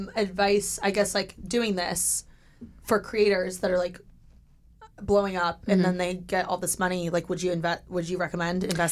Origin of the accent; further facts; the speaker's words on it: Indiana, United States; I'm from Indiana, and I know Texas is, like, booming, too.